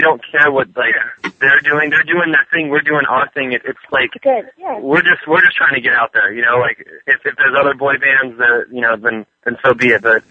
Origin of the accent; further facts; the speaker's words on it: Las Vegas, Nevada, United States; I would pick my hometown. I'd probably pick Vegas, just because like I'm here right now.